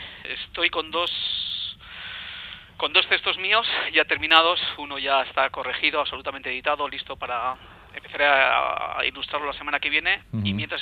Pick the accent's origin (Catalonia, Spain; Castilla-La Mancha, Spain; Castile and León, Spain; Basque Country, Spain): Basque Country, Spain; Vitoria-Gasteiz; yo soy de Vitoria, vivo en Vitoria esta vez.